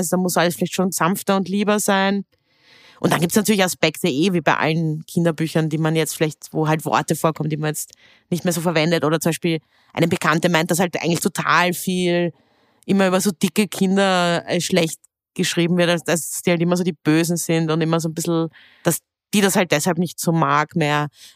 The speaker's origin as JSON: {"language": "German", "region": "Vienna", "country": "Austria", "tie": "born or raised there", "said": "Also ich bin ja auch aus Hanals"}